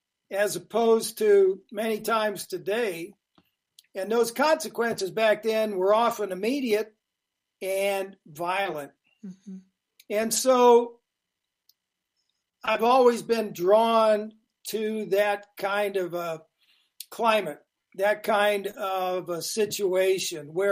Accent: Ohio, United States; Well, I grew up in Ohio

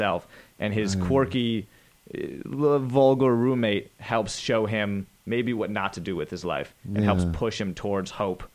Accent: Van Nuys, California, United States; born there; No, I was born in Van Nuys.

